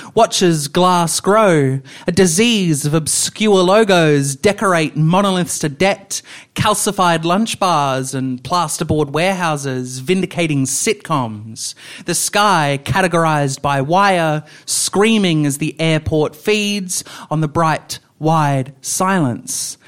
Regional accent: Perth, Western Australia, Australia; it's a little bit about growing up in Perth and sort of the landscape of the place

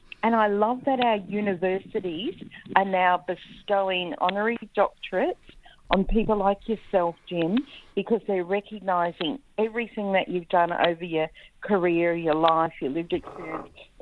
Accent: Alice Springs, Northern Territory, Australia; born there; So I'm Aranda, Eastern Aranda, Cadige. So there are the big roots for Central Australia. So born in Mbantua, which is Alice Springs.

